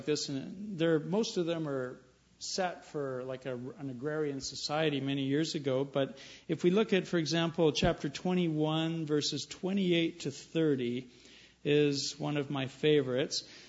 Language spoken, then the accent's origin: English; El Salvador; Because I grew up in El Salvador